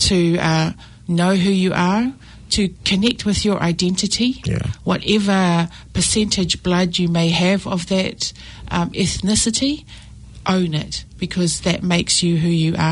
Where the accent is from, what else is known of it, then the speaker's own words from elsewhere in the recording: Mangere, Auckland, New Zealand; I grew up in Mangere. So growing up in Mangere in the 80s